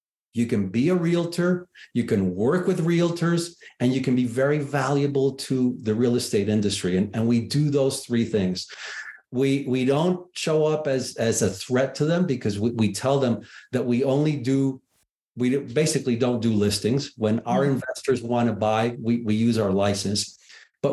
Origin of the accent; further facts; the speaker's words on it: Miami, Florida, United States; Like I'm from Miami, of course, was there 26 years.